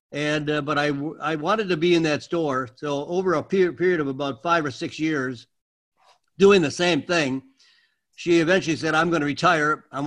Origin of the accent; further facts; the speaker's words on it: Green Bay, Wisconsin, United States; I come from Green Bay, Wisconsin, and at the time when I joined the Marine Corps, there was no such thing as a health food store in Green Bay.